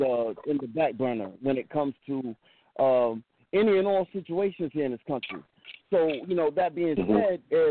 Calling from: New Orleans, Louisiana, United States; I'm calling from New Orleans.

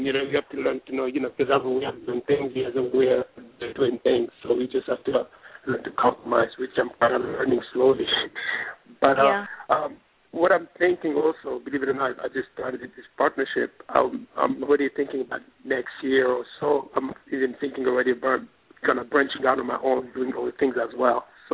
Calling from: New York, United States; And I'm calling from New York.

